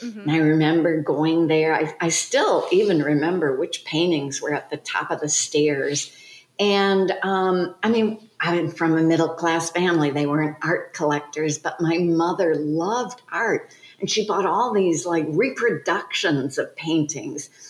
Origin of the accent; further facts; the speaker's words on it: Chicago, Illinois, United States; Yeah, I am from Chicago.